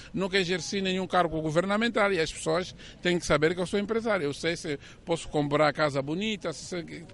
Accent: Angola; Você sabe que eu não sou português, eu sou angolano.

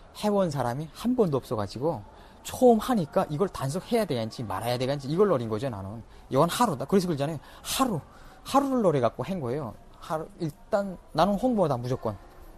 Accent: Pyongyang, North Korea; 평양 사람이 지방에 딱 가니까 야, 그 텃세가 얼마나 센지.

